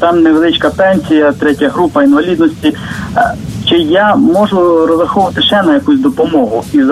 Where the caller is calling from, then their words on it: Kamianets-Podilskyi, Khmelnytskyi Oblast, Ukraine; я з Кам'янця-Подільського.